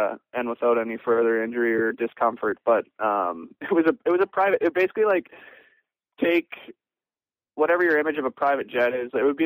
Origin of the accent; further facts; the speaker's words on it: Canada; it just goes back to, like, you know, being Canadian, it's always hockey analogies